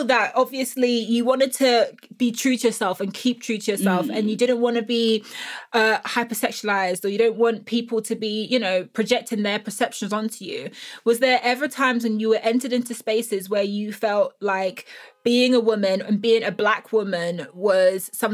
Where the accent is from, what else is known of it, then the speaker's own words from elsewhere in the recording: London, United Kingdom; I'm a Black woman, or that people, because I'm from South London